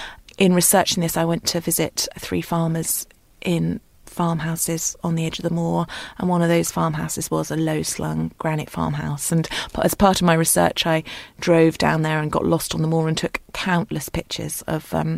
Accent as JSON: {"language": "English", "region": "South West England", "country": "United Kingdom", "tie": "born or raised there", "said": "I was brought up in Devon, but I spent summer holidays in North Cornwall, and my mum's family were farmers, actually from the south of Cornwall, so it's somewhere that I felt a strong pull to."}